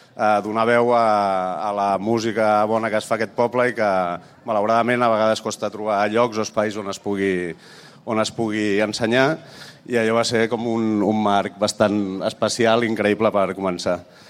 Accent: Terrassa, Catalonia, Spain; per un noi com jo, que sóc de Terrassa

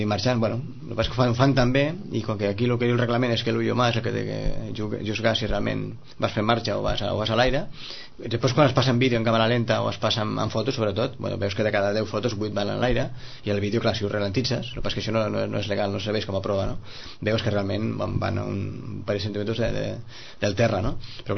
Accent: Sitges, Catalonia, Spain; visc en Sitges, sóc de Sitges, però bueno, però que m'hi sento identificat amb Vilafranca

